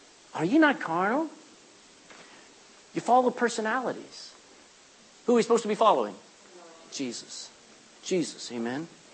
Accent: Texas, United States; now in Ireland; When I was in America, that's how I was as a Texan.

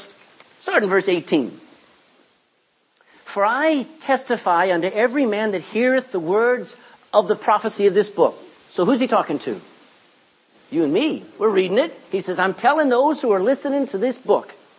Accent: Texas, United States; I don't want to read this. I don't talk like this. I'm a Texan.

